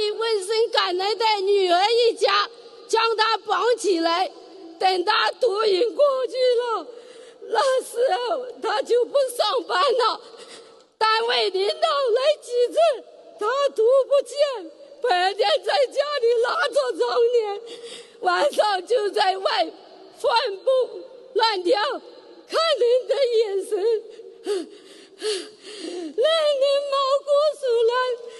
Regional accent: Nanchang, Jiangxi, China; 我是来自江西南昌的弟子

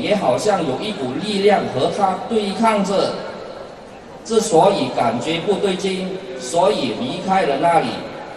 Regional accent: Sabah, Malaysia; 我是来自马来西亚沙巴州的

